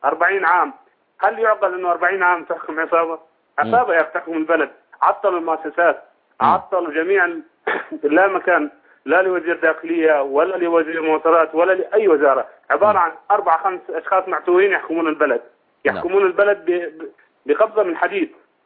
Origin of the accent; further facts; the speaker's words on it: Deir ez-Zor, Deir ez-Zor Governorate, Syria; أنا من سوريا من دير الزور.